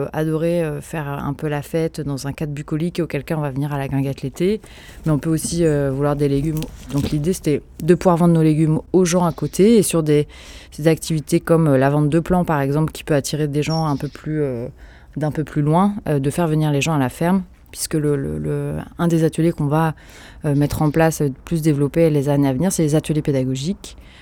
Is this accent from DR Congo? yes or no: no; Nantes, Pays de la Loire, France; je suis nantaise et je suis maraîchère